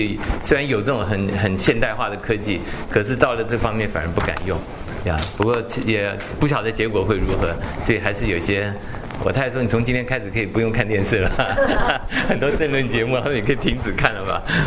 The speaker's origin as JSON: {"language": "Chinese", "country": "Taiwan", "tie": "born or raised there", "moved": "as an adult", "said": "因为我们从小在台湾长大"}